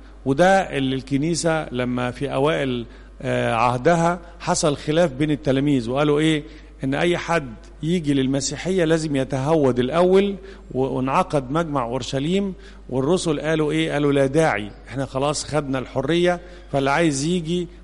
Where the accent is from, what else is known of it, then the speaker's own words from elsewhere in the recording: Egypt; ولذلك إحنا كمصريين كنا بنعتبر غرباء عن عبادة ربنا